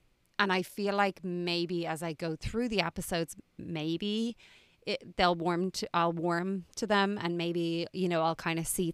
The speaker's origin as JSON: {"language": "English", "country": "Ireland", "said": "And I love tea. I'm Irish. We love a cuppa."}